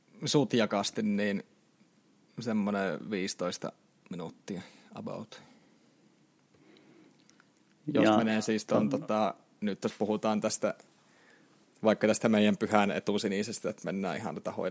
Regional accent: Kuopio, North Savo, Finland; mä oon Kuopiosta itse kotoisin

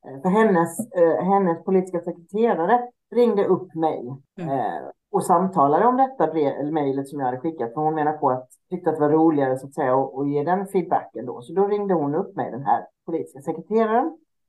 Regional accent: Halmstad, Halland County, Sweden; now in Sundbyberg, Sweden; Sundbyberg utanför Stockholm. Och det har jag gjort i 19 år. Jag är född och uppvuxen i Halmstad. Så man kanske känner och hör att jag har någon annan, inte riktigt Stockholmsdialekt.

